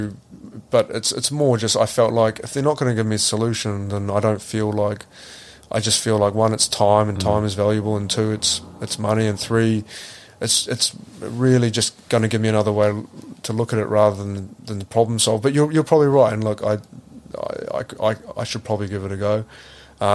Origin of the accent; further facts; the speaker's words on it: New Zealand; It's really hard as a Kiwi male to talk about it.